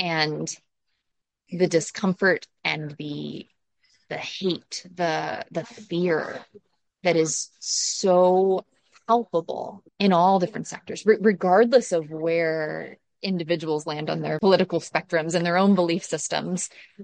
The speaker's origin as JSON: {"language": "English", "region": "Midwest", "country": "United States", "tie": "born or raised there", "said": "I am female and white and speak English, and I grew up in the Midwest."}